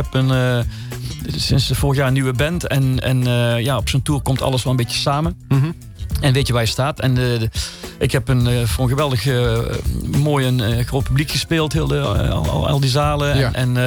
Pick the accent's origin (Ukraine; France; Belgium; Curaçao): Belgium; Ik kom uit België, zoals je weet.